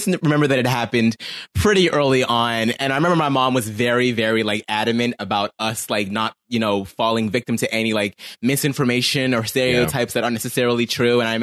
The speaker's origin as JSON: {"language": "English", "town": "Pittsburgh", "region": "Pennsylvania", "country": "United States", "tie": "born or raised there", "said": "I grew up in Pittsburgh."}